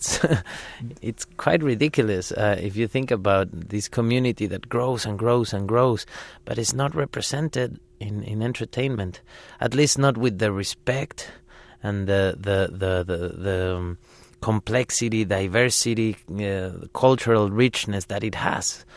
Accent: Mexico; moved away as an adult; I come from Mexico. I was born in Mexico, raised there. I lived there until my work started to make me travel.

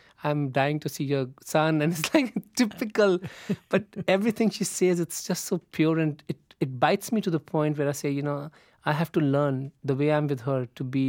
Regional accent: Amritsar, Punjab, India; Yeah, I grew up in Amritsar. It's a city on the border of India and Pakistan.

